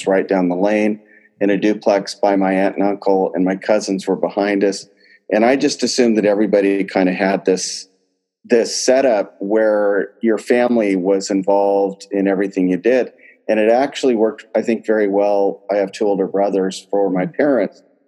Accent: Eugene, Oregon, United States; So yeah, I grew up in Eugene, and it was an amazing time for me.

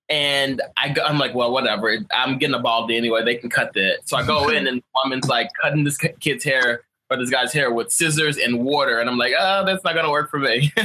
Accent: Philadelphia, Pennsylvania, United States; I'm from the Northeast, Philadelphia. And before that, I lived in the South.

